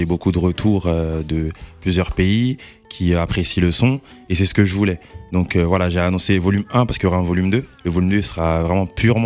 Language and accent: French; Versailles, Île-de-France, France; born there; Moi, je suis né à Versailles, dans le 78.